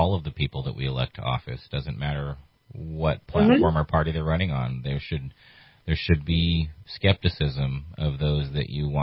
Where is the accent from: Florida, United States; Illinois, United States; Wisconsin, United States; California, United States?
California, United States; I want to have some faith in the voters of Shasta County to be the people that I knew growing up in Shasta County